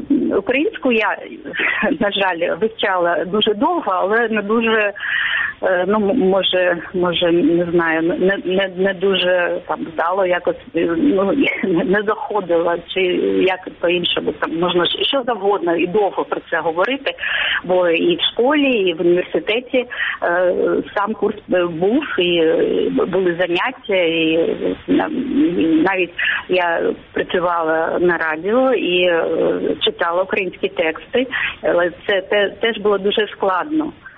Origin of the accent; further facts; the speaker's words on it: Crimea, Ukraine; born there; Я народилася в Криму, в мене українське коріння